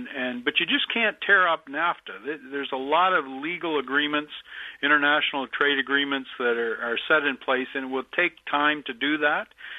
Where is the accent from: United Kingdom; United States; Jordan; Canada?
Canada; as a Canadian